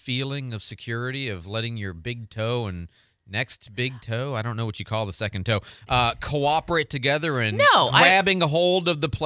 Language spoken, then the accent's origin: English; Midwest, United States; I'm not a beach native, right? You know, I'm a Midwesterner. What do we know?